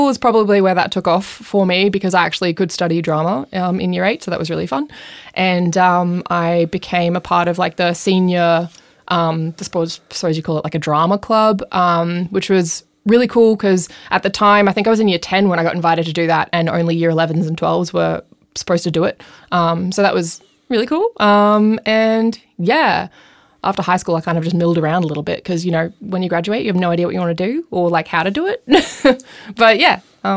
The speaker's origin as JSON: {"language": "English", "town": "Noosa", "region": "Queensland", "country": "Australia", "tie": "born or raised there", "said": "I grew up in Noosa"}